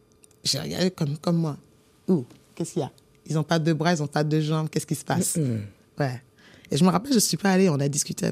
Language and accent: French; Occitanie, France; also born or lived in Côte d'Ivoire; je suis née en Côte d'Ivoire et rempotée en France. J'ai été rempotée dans une terre lozérienne